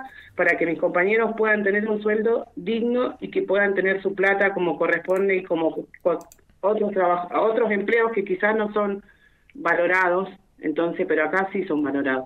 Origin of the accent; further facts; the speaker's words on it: El Bolsón, Río Negro, Argentina; yo, como nací y criada en Bolsón